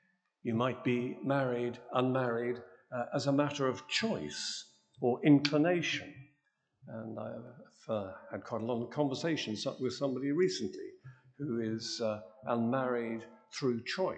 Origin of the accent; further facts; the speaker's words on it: North East England, United Kingdom; because I come from Northumberland